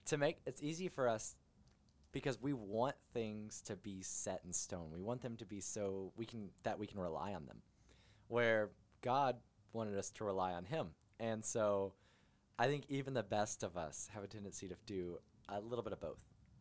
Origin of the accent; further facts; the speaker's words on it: Texas, United States; I'm a Texas kid. I grew up in Texas. I love Texas like every person ever that's ever been to Texas or born in Texas